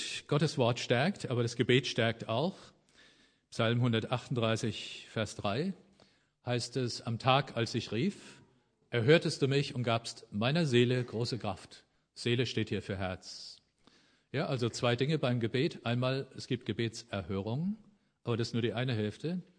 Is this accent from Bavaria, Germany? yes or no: no; Oberursel, Hesse, Germany; Ich stamme aus Oberursel und da hatten wir immer drei Pfarrer.